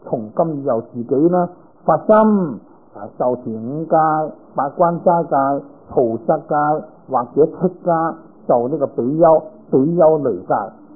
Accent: Guangdong, China; now in San Francisco, United States; 我係廣東人，你就廣東啊。咁我咧，我喺三藩市咧

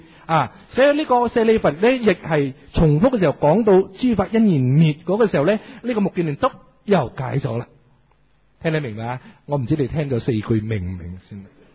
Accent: China; 就系我哋中国人所讲嘅木莲救母呢个主角啦。

